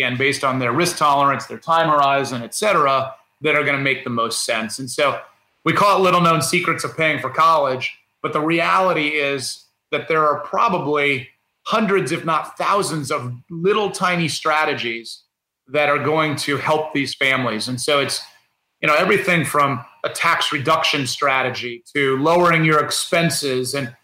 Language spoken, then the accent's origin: English; Indiana, United States; I grew up in Indiana.